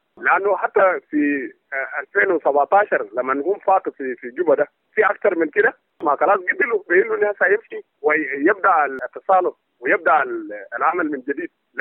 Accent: South Sudan; لو كلنا كسودانيين جنوبيين

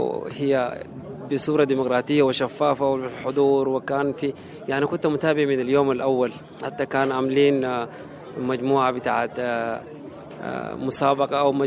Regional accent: Sudan; أنا والله سعيد جدا إنه أنا أجي من السودان

